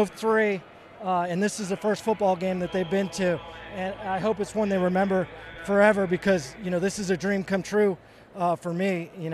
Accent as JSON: {"language": "English", "region": "Virginia", "country": "United States", "tie": "born or raised there", "said": "Even though I pretty much grew up in Virginia, I've always grown up an Eagles fan, even though I grew up in Redskin country"}